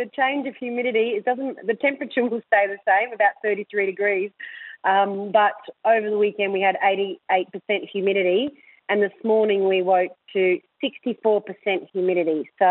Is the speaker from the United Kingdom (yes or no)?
no; Darwin, Northern Territory, Australia; living in Darwin in 2003. So I have only returned 18 months ago. But before that, I was 14 years out of my hometown.